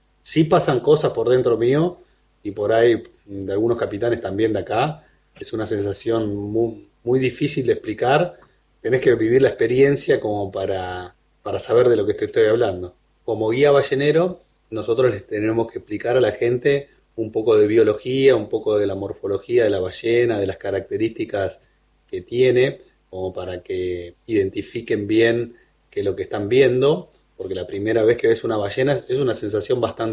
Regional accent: Buenos Aires, Argentina; now in Puerto Pirámides, Argentina; Yo no soy de Puerto Pirámides, soy de Buenos Aires y me fui hace unos cuantos años buscando otra cosa, buscando algo diferente que no me estaba dando Buenos Aires.

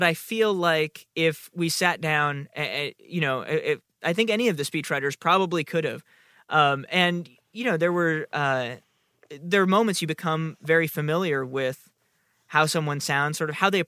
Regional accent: New York, United States; I grew up in New York, so I was like the weird 15-year-old at the amateur night at Stand Up New York in on the Upper West Side.

